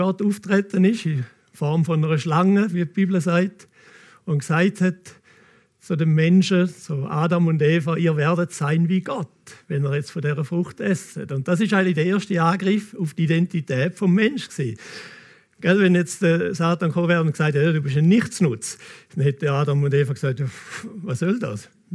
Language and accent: German; Switzerland; Ich bin Schweizer, ich bin Pastor